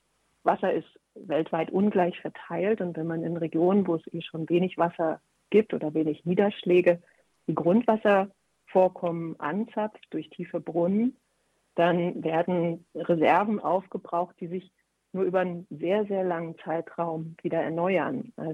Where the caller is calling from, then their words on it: Berlin, Germany; ich bin ja aus Berlin hier zugeschaltet